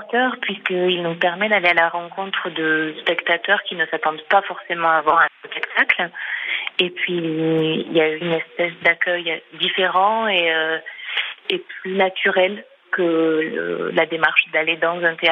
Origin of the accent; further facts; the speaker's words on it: Occitanie, France; on s'est installé dans l'Aveyron puisque nous sommes toutes originaires de l'Aveyron